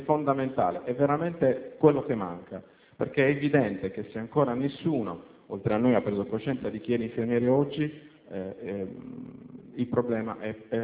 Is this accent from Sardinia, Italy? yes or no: yes; Sardinia, Italy; Vengo dalla Sardegna.